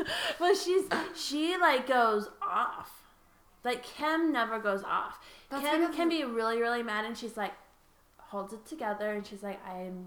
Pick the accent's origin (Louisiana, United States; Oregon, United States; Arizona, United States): Louisiana, United States; now in Fort Collins, United States; And we live in Fort Collins, Colorado, which is, like, the most casual place.